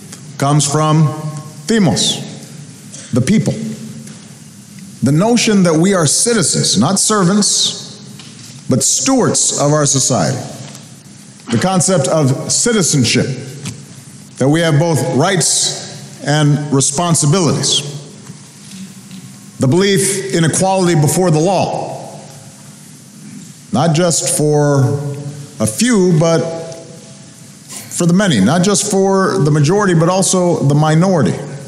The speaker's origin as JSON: {"language": "English", "town": "Chicago", "region": "Illinois", "country": "United States", "tie": "born or raised there", "said": "In my hometown of Chicago, you can find them in Greektown with their fustanellas."}